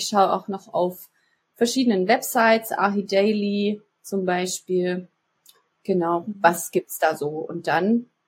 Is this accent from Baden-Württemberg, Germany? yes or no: yes; Baden-Württemberg, Germany; also ich komme ja aus dem Großraum Stuttgart